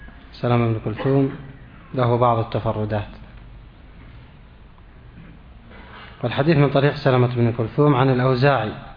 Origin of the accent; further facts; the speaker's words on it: Yemen; إذن رجلا القبر في بلادنا اليمن، لأنها جنوب الكعبة